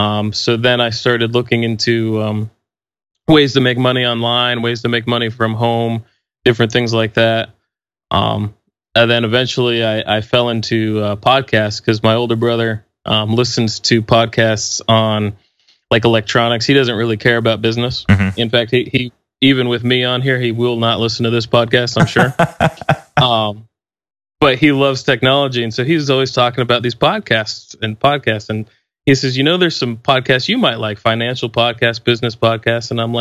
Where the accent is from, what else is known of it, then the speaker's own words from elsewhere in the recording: Maine, United States; Well, so growing up in Maine was different. So I was homeschooled most of my life.